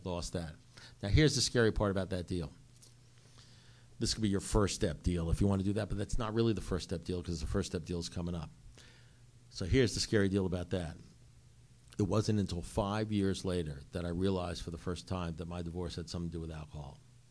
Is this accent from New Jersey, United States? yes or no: no; New York, United States; I'm originally from New York and brought up in a family up in New York, Jewish kid, bar mitzvah, all that sort of stuff.